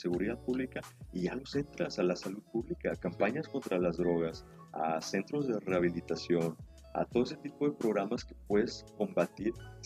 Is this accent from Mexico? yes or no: yes; Mexico; erróneamente nosotros como mexicanos, hemos hecho este problema de las drogas de salud pública